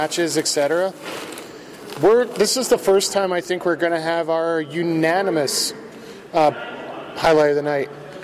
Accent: Radway, Alberta, Canada; Radway, Alberta, my hometown, 50 minutes north of Redwater.

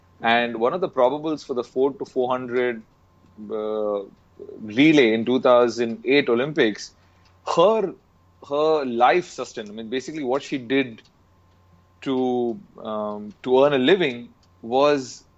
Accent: Abu Dhabi, United Arab Emirates; also born or lived in Bangalore, India; So then I was born and brought up in the Gulf. I studied in Bangalore. I moved back to Abu Dhabi

